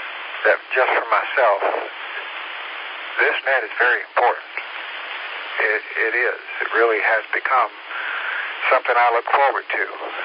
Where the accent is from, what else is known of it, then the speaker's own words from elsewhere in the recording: Tennessee, United States; I grew up in the mountains, so of East Tennessee.